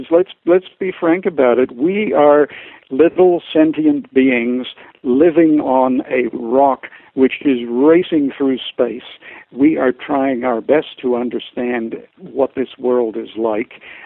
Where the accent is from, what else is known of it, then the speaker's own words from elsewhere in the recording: Canada; And I've got to be careful as a Canadian what I say about you guys, because you're big and strong.